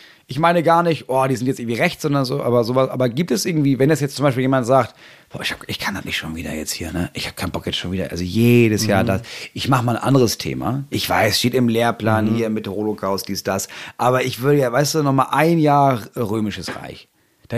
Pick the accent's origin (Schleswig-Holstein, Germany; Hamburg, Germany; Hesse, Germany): Hamburg, Germany; Bei uns in Hamburg war es Bergen-Belsen.